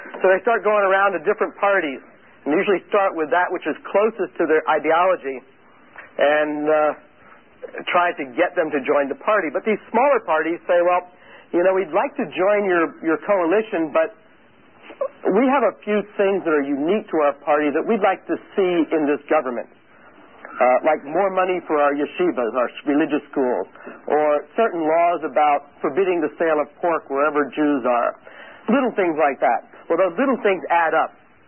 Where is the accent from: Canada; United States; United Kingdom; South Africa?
United States; New Jersey; moved away as an adult; also born or lived in Israel; I'm from New Jersey. That's pronounced New Jersey, not New Jersey. And I have lived in Israel on and off for the last 20 years